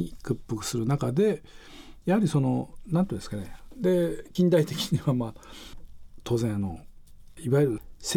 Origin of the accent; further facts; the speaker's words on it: Tohoku, Japan; やっぱり自分は東北出身ですから